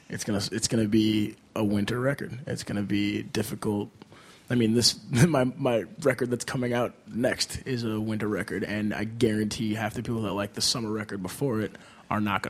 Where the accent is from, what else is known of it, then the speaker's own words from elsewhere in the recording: Minnesota, United States; For me, I think, depending on the season, being a Minnesotan, like, hard. Like, I love it here